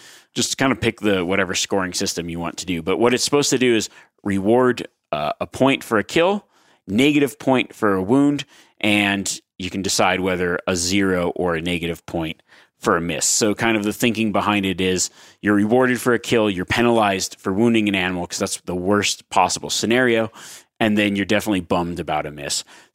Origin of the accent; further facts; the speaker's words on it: Nevada, United States; I got a deer tag in my home state in Nevada.